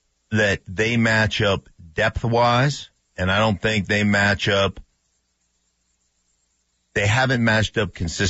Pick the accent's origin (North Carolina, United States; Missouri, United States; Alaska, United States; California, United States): Alaska, United States; I grew up in Alaska, so I know, like, in those colder climates that get a lot of sunshine during the summer, like, cabbage, like, stuff like that grows really well.